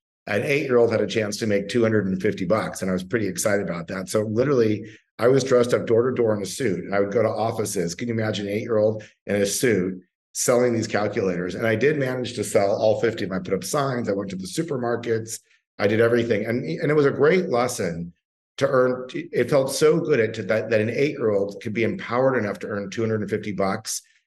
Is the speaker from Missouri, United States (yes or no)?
no; Los Angeles, California, United States; now in Austin, United States; I'm born and raised in Los Angeles and actually started out in the film industry.